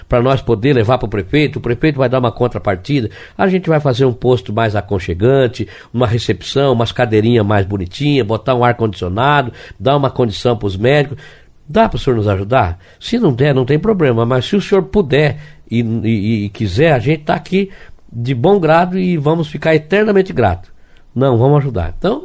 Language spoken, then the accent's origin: Portuguese; Cascavel, Paraná, Brazil; Eu sou de Cascavel